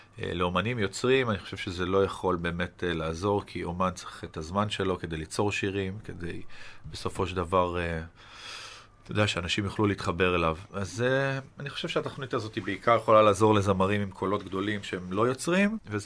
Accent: Eilat, Southern District, Israel; also born or lived in Beersheba; נולדתי בבאר שבע, ובגיל 10 עברתי לאילת

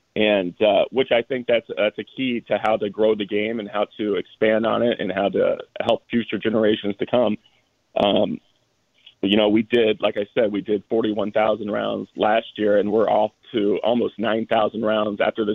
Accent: Illinois, United States; I grew up in Southern Illinois, and my first full-time job was on a golf course

